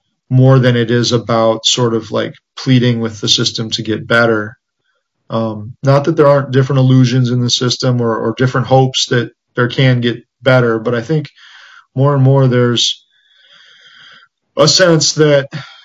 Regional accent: United States; I think that growing up in the United States, we're so used to the police being sort of this thing that is pushed down our throats

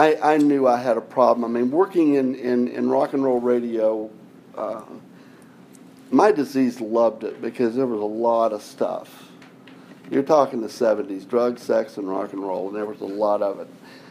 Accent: Jacksonville, Florida, United States; I grew up in Florida, Jacksonville, Florida.

